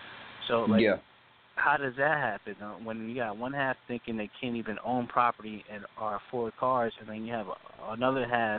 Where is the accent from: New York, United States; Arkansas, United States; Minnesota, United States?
New York, United States; now in Connecticut, United States; I live in CT, but I'm from New York.